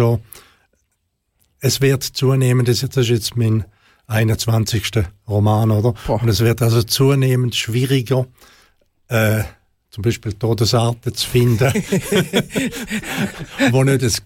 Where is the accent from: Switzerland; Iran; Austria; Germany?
Switzerland; als Schweizer stehen wir recht gut